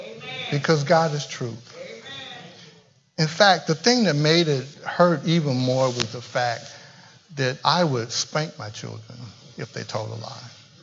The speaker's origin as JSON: {"language": "English", "region": "Michigan", "country": "United States", "said": "The truth of the matter is I'm not from the area. He said, you're not, huh? I said, no. Where are you from? I said, I'm from Michigan."}